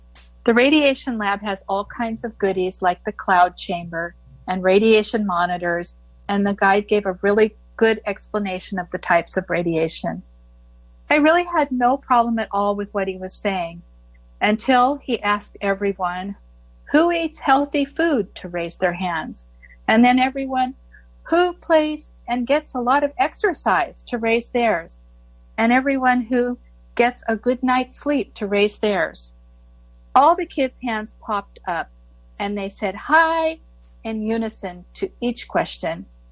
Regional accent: United States; And as an American with this sort of egalitarian, idealistic point of view

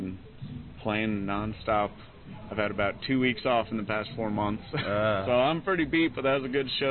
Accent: New York, United States; also born or lived in Asheville, United States; now in Charlotte, United States; So I'm from the Catskill Mountains in upstate New York. I've lived in North Carolina for a long time.

